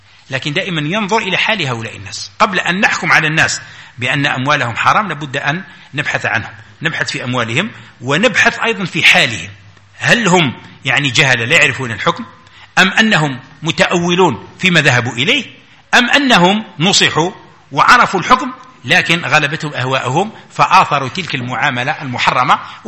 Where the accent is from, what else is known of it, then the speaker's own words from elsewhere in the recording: Algeria; مثلا احنا عندنا في الجزائر المشرق هو جهة القبلة